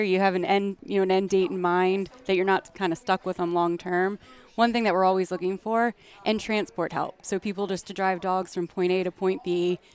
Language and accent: English; Allentown, Pennsylvania, United States; Allentown area.